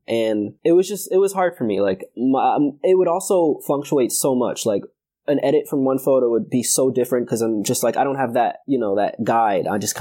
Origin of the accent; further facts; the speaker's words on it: Brooklyn, New York, United States; now in Connecticut, United States; I am from Brooklyn, New York. I live in Connecticut.